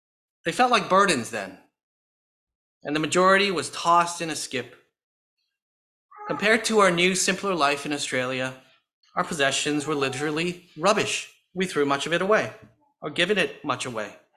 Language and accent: English; Toronto, Ontario, Canada; accent: Canadian; My wife and I were living in the suburb of Toronto in Canada, that's my accent, with our two kids in a dream home that we bought near a picturesque lake.